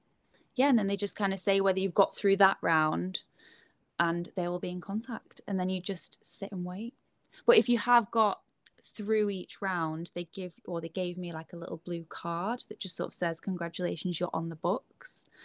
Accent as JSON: {"language": "English", "town": "Manchester", "region": "North West England", "country": "United Kingdom", "said": "even though I'm from Manchester, so I had to, like, lug an entire life's worth of stuff down there"}